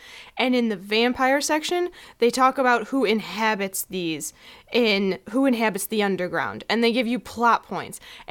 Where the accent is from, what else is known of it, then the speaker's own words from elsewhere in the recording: Chicago, Illinois, United States; We are actually from Chicago.